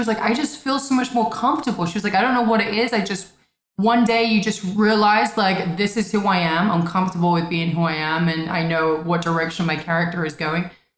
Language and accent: English; United Kingdom; But people assume because we're both British, right?